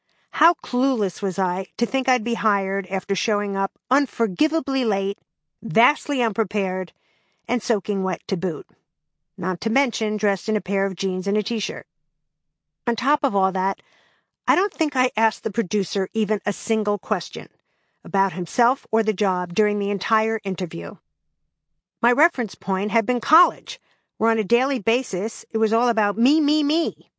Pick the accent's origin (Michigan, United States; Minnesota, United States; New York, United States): New York, United States; East Williston; As a child, growing up in East Williston on Long Island, New York, comedy was a natural interest for me.